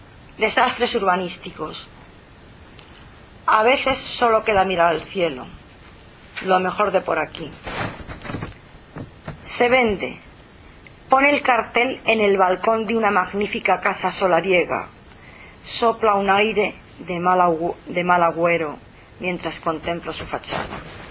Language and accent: Spanish; Castilla-La Mancha, Spain; yo soy oriunda de La Mancha